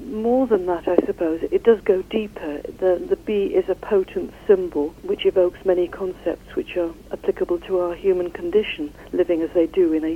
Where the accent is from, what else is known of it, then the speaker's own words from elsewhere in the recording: Manchester, North West England, United Kingdom; I come from Manchester